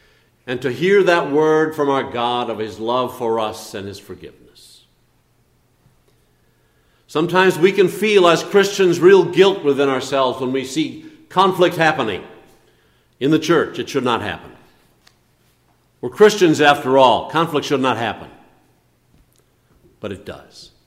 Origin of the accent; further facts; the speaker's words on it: Minnesota, United States; I grew up in the Midwest. Naomi did. We're Minnesota born and bred. We grew up with Minnesota nice